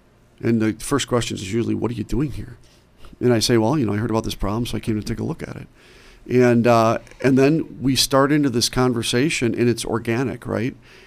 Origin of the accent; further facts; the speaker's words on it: Racine, Wisconsin, United States; I grew up in Racine. When I was growing up, 93% of our city was white.